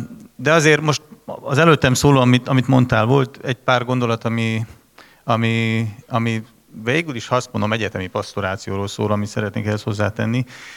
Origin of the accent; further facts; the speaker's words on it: Budapest, Hungary; Budapestről vagyok egyébként